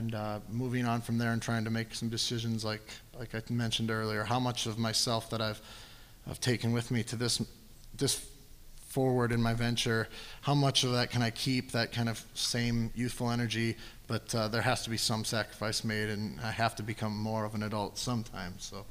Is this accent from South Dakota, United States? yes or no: yes; Madison, South Dakota, United States; when I do go home to my hometown of Madison, South Dakota, the downtown is just dead. And when I was a kid, it was very much vibrant and alive.